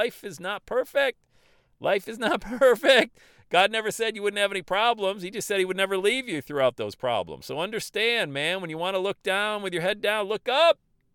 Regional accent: Bradford, Pennsylvania, United States; accent: Western New York; I was raised in the great city of Bradford, Pennsylvania. Still got a little bit of that Western New York accent.

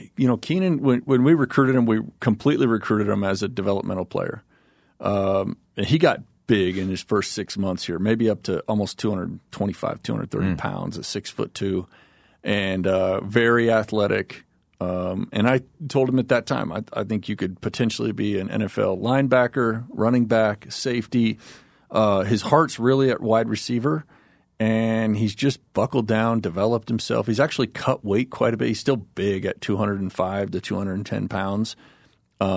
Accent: California, United States; I came from California to go to school in Utah, and there's an adjustment period there, and it's real, and it's a challenge.

